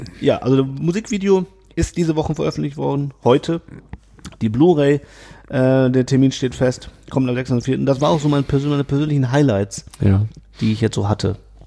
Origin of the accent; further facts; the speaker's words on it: Mülheim, Germany; ich komme ja aus Mühlheim, weil ich das schon mal erzählt habe.